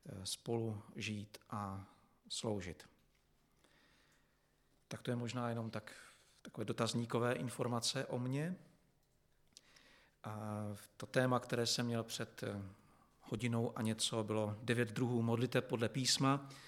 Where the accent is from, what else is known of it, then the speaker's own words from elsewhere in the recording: Český Těšín, Moravian-Silesian Region, Czechia; pocházím tady nedaleko odsud z Českého Těšína, kam se pořád rád vracím, stejně tak moje manželka, takže máme domek v Třinci